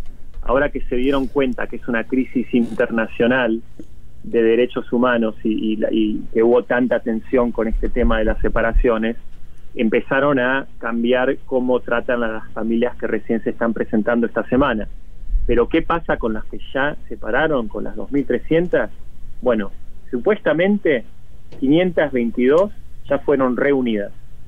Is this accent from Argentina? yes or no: yes; Argentina; La verdad que cuesta, como un argentino, no empezar a conectar la paralelidad entre lo que sucedió en esa época y lo que está sucediendo ahora.